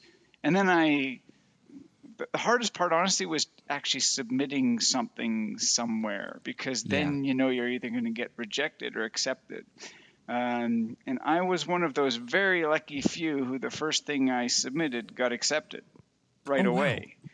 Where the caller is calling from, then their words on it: Calgary, Alberta, Canada; Downtown Calgary. I'm in my office at work, but today is a slow day, so this works perfectly.